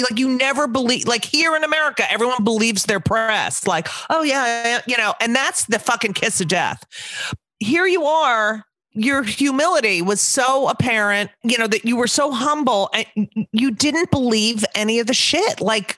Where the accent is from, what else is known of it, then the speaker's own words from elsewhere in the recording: New Jersey, United States; and I'm also from New Jersey